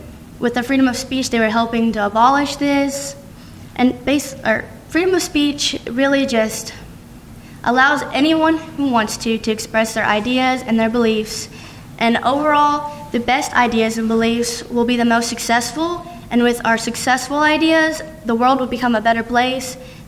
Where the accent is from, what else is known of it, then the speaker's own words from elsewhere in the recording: Kentucky, United States; I grew up in Todd County, which is a generally small town in Kentucky, which you guys know because you live here too.